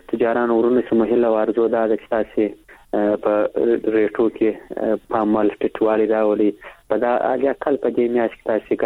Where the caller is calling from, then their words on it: Kandahar, Afghanistan; کندهار درسره ټلیفون لیکته وصل سوي